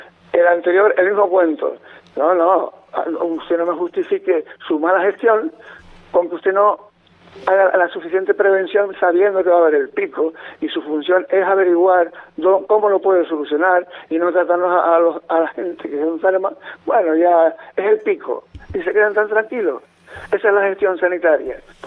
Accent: Canary Islands, Spain; para mi tierra, para la Isla del Hierro

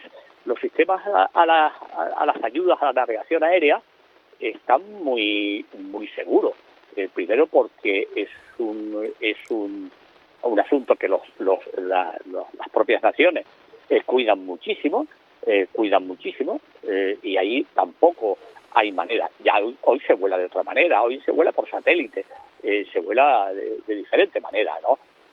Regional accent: Tenerife, Canary Islands, Spain; yo soy de Tenerife

